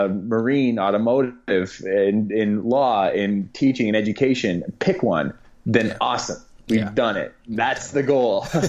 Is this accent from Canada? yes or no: yes; Canada; I'm Canadian, right?